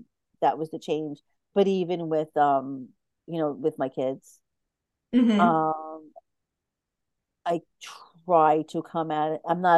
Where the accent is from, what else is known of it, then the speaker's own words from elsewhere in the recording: Brooklyn, New York, United States; Listen, I'm from Brooklyn. Like, we literally go from 0 to 500, like, instantly.